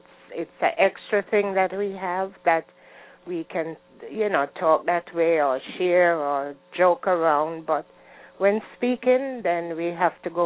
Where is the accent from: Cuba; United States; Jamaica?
Jamaica; But growing up in Jamaica, we had plays where we had to do Miss Lou.